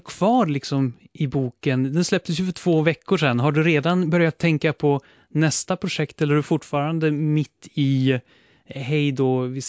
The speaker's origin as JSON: {"language": "Swedish", "town": "Linköping", "region": "Östergötland", "country": "Sweden", "tie": "born or raised there", "said": "jag är uppvuxen i Linköping och inte bott här på väldigt många år."}